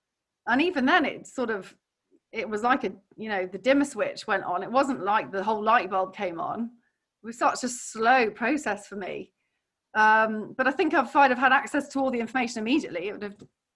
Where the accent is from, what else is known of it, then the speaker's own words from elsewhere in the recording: Hong Kong; I grew up in Hong Kong